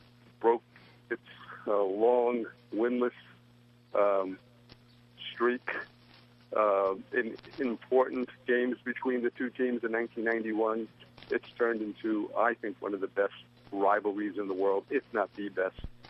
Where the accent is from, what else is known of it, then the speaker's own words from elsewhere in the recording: United States; I mean, in the long run, yes, as an American, I would rather see the U.S. do well.